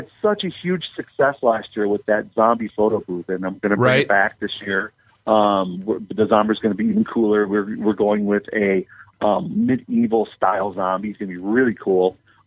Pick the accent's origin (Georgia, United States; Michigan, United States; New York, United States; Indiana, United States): Michigan, United States; I'm the boy from Michigan